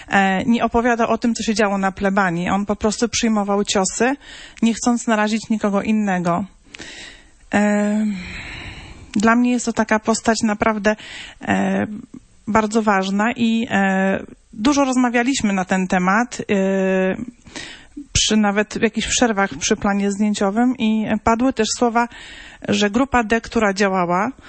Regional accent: Radom, Masovian Voivodeship, Poland; niż ja z Radomia

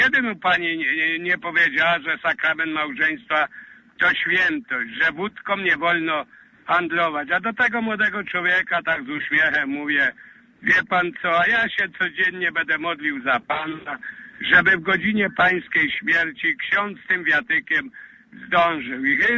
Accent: Lesser Poland, Poland; Ja akurat pochodzę ze Skalnego Podhala i u nas z pokolenia na pokolenie przekazywana jest nauka naszych przodków.

